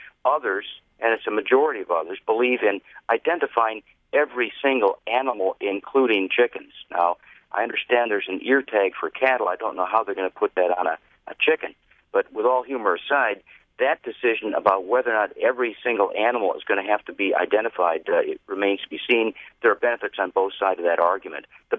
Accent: Appleton, Wisconsin, United States; just like everybody I grew up with in Appleton, Wisconsin.

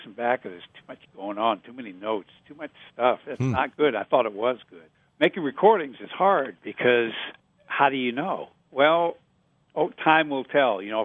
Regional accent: Montana, United States; Growing up in Montana, it's like the seasons are very distinct

